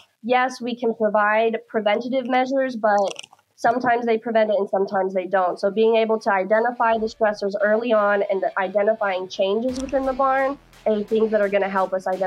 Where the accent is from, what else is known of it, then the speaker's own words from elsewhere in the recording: Lubbock, Texas, United States; moved away as an adult; now in Minnesota, United States; I am originally from West Texas, Lubbock specifically.